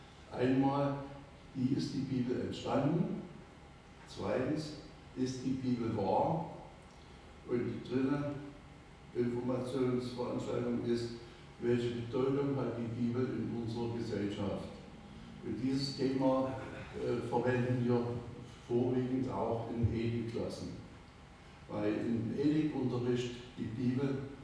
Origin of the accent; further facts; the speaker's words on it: Cologne, North Rhine-Westphalia, Germany; ich komme also auch aus Rodenkirchen